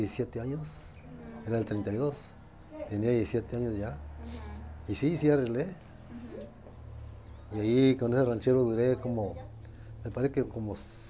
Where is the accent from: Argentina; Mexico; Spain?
Mexico; Guadalupe; hasta pues nosotros somos de Guadalupe